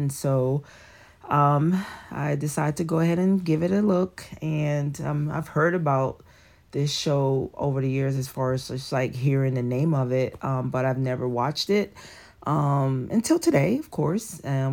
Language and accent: English; Connecticut, United States; accent: Connecticut; I don't know if I kind of have an eclectic accent, I think, I don't think I maintain my accent of origin, which is Connecticut.